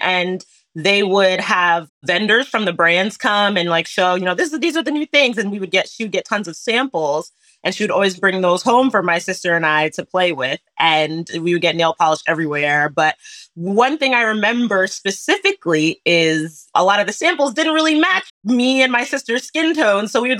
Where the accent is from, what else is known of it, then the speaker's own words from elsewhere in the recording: New Jersey, United States; now in Brooklyn, United States; But yes, I'm from New Jersey. So I grew up, my dad worked in the city my whole life.